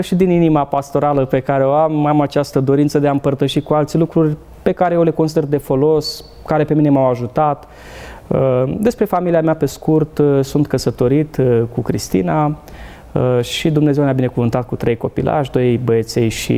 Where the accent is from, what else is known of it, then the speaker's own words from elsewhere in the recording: Viișoara, Constanța County, Romania; also born or lived in Medgidia; am crescut tot în județul Constanța, într-un sat, Viișoara se numește, până când am terminat clasa 8-a. Apoi am mers la liceu la Timișoara, la Liceul Teologic Baptist de acolo, după care am venit în București